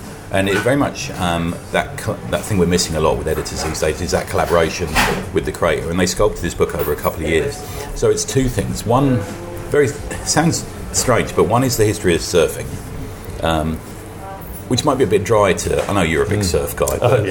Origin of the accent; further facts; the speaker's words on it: United Kingdom; Which is interesting for us as British comic readers because that's our bread and butter.